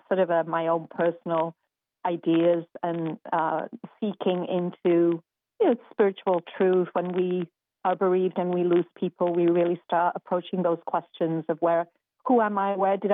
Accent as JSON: {"language": "English", "region": "the north of England", "country": "United Kingdom", "tie": "born or raised there", "said": "Well, I grew up in England, in the north of England. I went to university in York"}